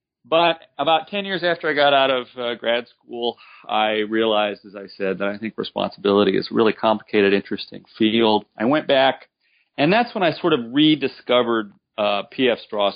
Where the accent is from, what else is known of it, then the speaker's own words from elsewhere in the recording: Indiana, United States; born there; also born or lived in Ohio / Kentucky / Michigan / New Jersey; I was born in Indiana and moved around quite a bit. I never lived any place more than 3 years at a time because my dad was a preacher.